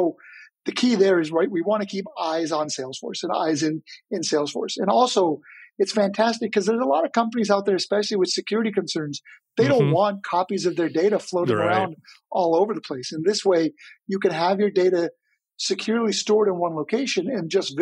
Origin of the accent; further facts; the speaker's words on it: Canada; So I was born and raised in Canada.